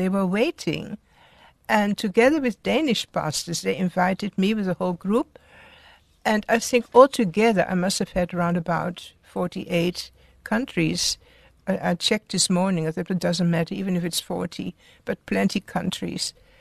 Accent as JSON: {"language": "English", "country": "Netherlands", "tie": "born or raised there", "said": "So I grew up in Holland, and then after the war, I remember a lot of British soldiers came to our house."}